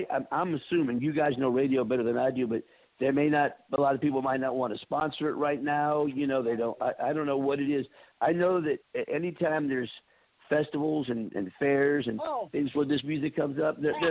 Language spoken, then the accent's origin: English; Florida, United States; moved away as an adult; also born or lived in Los Angeles / New Jersey; now in North Carolina, United States; I was born in Florida. I was there till I was 18, then was in L.A. for about 48 years, went to Jersey for 2 years, got married to this girl, and then came back to North Carolina